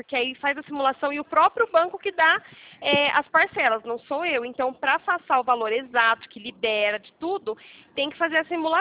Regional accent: São Paulo, Brazil; eu sou de São Paulo.

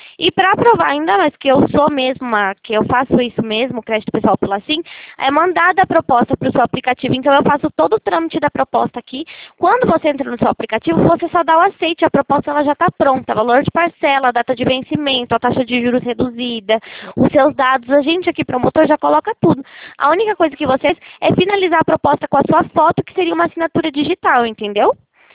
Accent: Itatiba, São Paulo, Brazil; eu sou de Itatiba.

